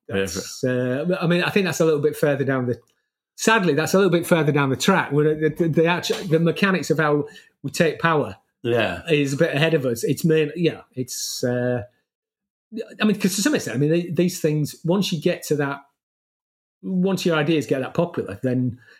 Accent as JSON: {"language": "English", "town": "Hull", "region": "Yorkshire and the Humber", "country": "United Kingdom", "said": "I come from Hull."}